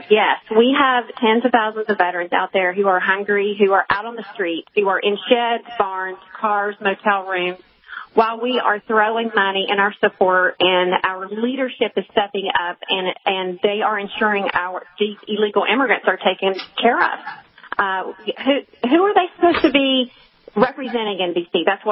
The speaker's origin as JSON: {"language": "English", "town": "Murfreesboro", "region": "Tennessee", "country": "United States", "said": "Murfreesboro, Tennessee, just south of Nashville."}